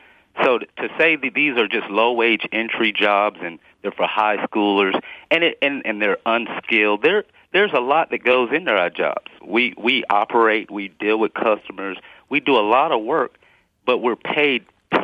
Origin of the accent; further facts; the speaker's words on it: Columbia, South Carolina, United States; now in Missouri, United States; I'm from Columbia, South Carolina as well. I was surprised to hear that. I was born and raised in Columbia, mm-hmm. and I live in Missouri now.